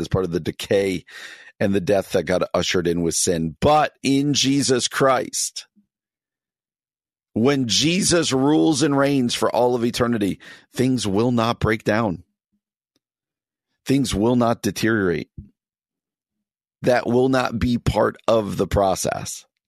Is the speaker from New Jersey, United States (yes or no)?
yes; New Jersey, United States; The Newark Star Ledger. That's where I grew up in New Jersey, and it was the Star Ledger.